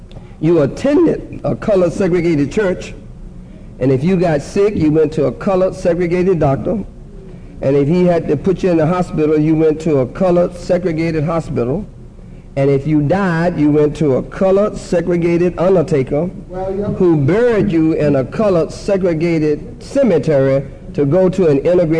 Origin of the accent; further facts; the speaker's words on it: Suffolk, Virginia, United States; But I paid my dues as the local college president and chapter, my hometown in Suffolk.